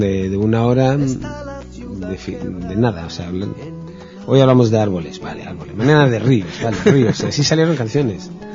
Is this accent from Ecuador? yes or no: no; Israel; Spanish is a second language; Mi madre es de Palestina, yo soy de Israel.